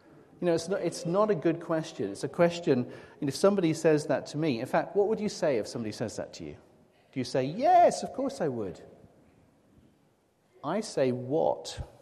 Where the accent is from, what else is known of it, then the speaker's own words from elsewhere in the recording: Newton Abbot, South West England, United Kingdom; I grew up in Newton Abbot as a child.